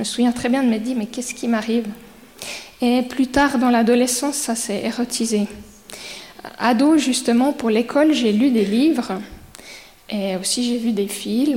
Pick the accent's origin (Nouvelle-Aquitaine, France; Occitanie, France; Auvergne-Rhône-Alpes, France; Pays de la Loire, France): Auvergne-Rhône-Alpes, France; Le Puy-en-Velay; Donc, je viens d'ici, j'ai grandi à Puy. J'ai un petit frère, une grande sœur. Mes parents sont chrétiens et viennent du milieu réformé.